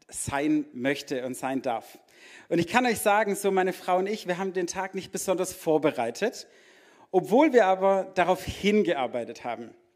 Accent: Neckarsulm, Baden-Württemberg, Germany; um genau zu sein. Und ich bin aus Neckarsulm, muss ich sagen. Eigentlich bin ich so ein Schwabacher Geschlecht.

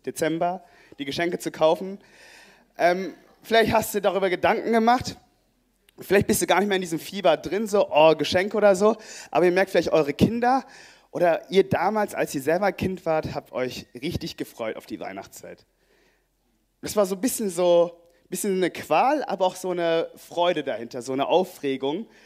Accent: Oberhausen, North Rhine-Westphalia, Germany; zum Beispiel in Oberhausen, also der Ort, wo ich herkomme

